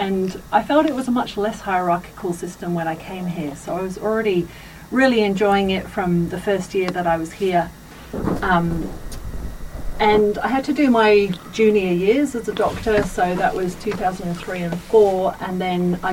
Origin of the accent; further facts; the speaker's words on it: Cambridge, East of England, United Kingdom; So I grew up in England. I spent my first 25 years in England. I grew up in Cambridge and went across to Nottingham Medical School to do their degree there